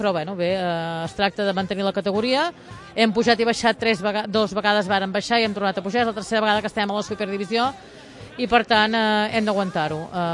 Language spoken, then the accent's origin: Catalan; Girona, Catalonia, Spain; Jo, que som molt gironina i soc del Girona